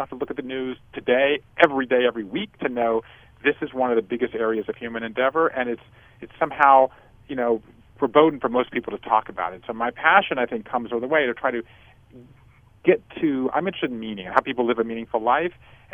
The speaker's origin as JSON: {"language": "English", "town": "Savannah", "region": "Georgia", "country": "United States", "tie": "born or raised there", "said": "Well, I grew up in Savannah, Georgia, five generations of Jews in Savannah"}